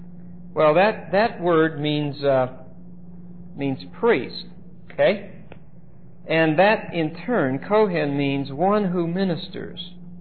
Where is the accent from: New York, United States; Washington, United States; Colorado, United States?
Colorado, United States; And the man asked me a question about something, and I introduced myself to him and told him I was from Colorado, and he told me his name was Cohen.